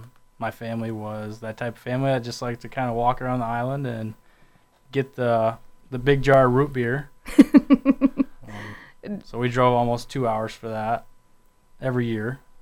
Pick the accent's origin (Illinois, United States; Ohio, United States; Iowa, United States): Iowa, United States; Lisbon; I'm originally from Lisbon, Iowa.